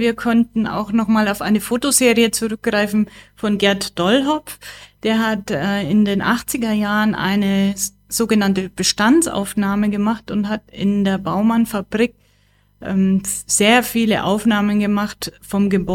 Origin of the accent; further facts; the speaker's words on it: Amberg, Bavaria, Germany; Ja, ich bin ja Ambergerin auch und ich bin ja in Amberg aufgewachsen. Ich bin in den Baumann-Kindergarten gegangen und habe auch in dem Baumann-Viertel gewohnt